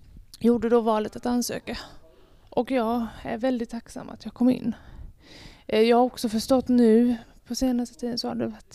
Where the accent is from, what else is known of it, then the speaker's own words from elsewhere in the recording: Alvesta, Kronoberg County, Sweden; Nej, jag kommer från Alvesta från början.